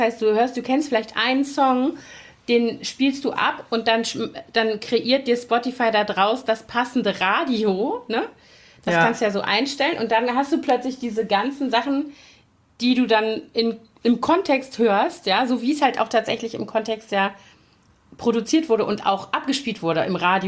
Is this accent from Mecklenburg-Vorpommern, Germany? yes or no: no; Koblenz, Rhineland-Palatinate, Germany; Es gab auch in Koblenz in meiner Heimatstadt so einen Laden. Und später habe ich in Bonn studiert.